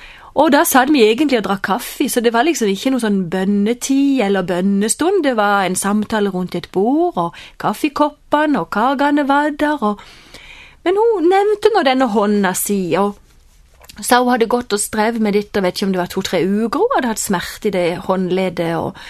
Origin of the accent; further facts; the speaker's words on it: Kristiansand, Agder, Norway; vi var jo ikke i hjembyen min, Kristiansand